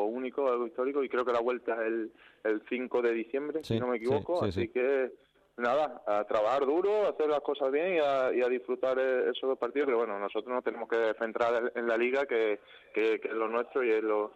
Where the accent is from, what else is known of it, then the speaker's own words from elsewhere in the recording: Montijo, Extremadura, Spain; De Montijo.